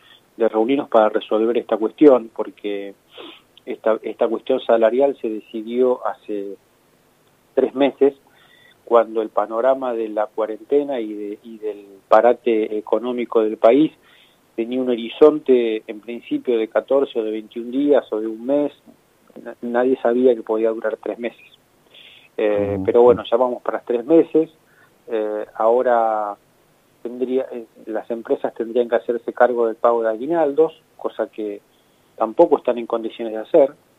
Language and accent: Spanish; La Plata, Buenos Aires Province, Argentina; porque además soy platense y me gusta ver a mi ciudad en punta